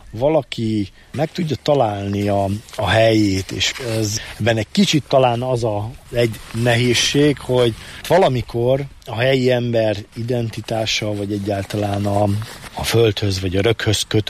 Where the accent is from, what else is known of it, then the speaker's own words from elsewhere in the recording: Sátoraljaújhely, Borsod-Abaúj-Zemplén, Hungary; Én ugye itt nőttem föl a Sátoraljaújhelyen